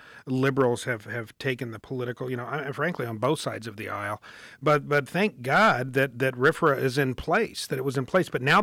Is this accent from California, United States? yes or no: no; Colorado, United States; who is just an utter disgrace to my home state of Colorado.